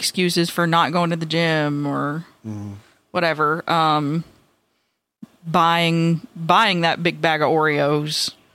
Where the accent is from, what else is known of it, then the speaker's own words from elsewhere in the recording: Florida, United States; Big babies from Florida.